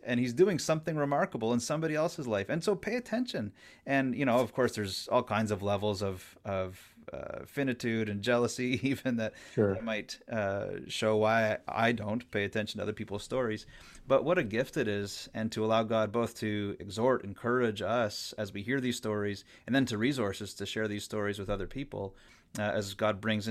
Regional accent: Ontario, Canada; I come from the Ottawa Valley in Canada

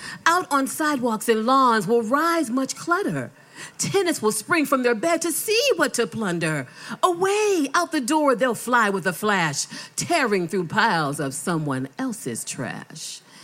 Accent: Boston, Massachusetts, United States; Well, I am a Boston resident, and I'm so happy to be here. And I grew up in Boston. I am a dot girl.

